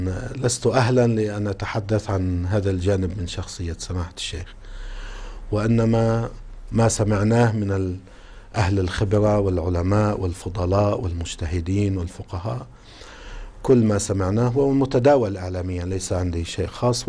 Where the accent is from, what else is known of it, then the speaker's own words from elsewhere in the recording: Lebanon; وعندنا في لبنان طبعا يعني انتهت الطبعة الأولى بشكل سريع جدا